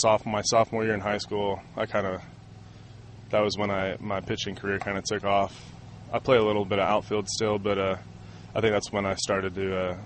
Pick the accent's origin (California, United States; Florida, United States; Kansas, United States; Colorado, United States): California, United States; Redlands; growing up in Redlands my whole life